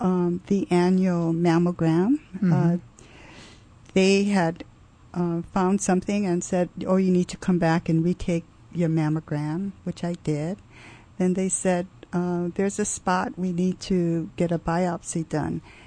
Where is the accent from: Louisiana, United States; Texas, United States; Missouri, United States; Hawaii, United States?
Hawaii, United States; Honolulu; I grew up in Pauoa Valley. Lived on Booth Road.